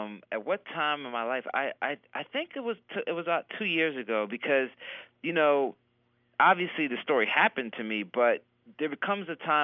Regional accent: Philadelphia, Pennsylvania, United States; You know, everyone I grew up with in Philly, we had what we call hip-hop Tourette's.

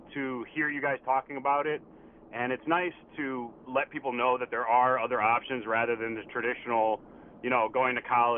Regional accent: West Hartford, Connecticut, United States; And I grew up in West Hartford, where kind of the common thing was, you know, to go to either Conard or Hall and then make your way to college like my older siblings did.

